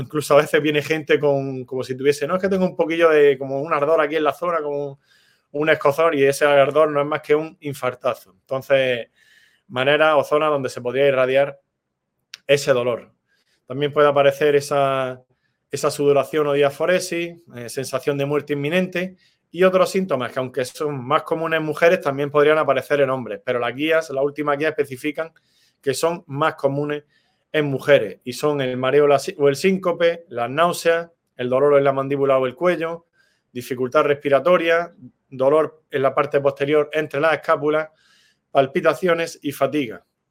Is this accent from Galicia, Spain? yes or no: no; Granada, Andalusia, Spain; Para los que somos de Granada, pues cuando algo es muy fuerte o muy exagerado decimos Levin, compadre, ¿no?